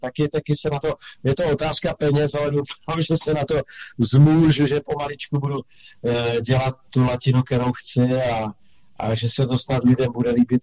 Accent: Prostějov, Olomouc Region, Czechia; Prostějova, ano.

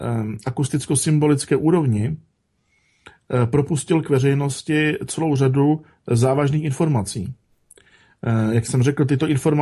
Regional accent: Ostrava, Moravian-Silesian Region, Czechia; já jsem také z Ostravy

